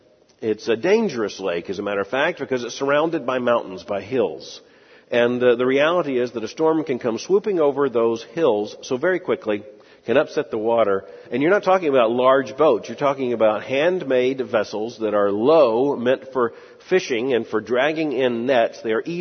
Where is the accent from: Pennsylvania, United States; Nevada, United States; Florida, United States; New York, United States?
Florida, United States; I grew up in South Florida. Boating was very much a part of my life.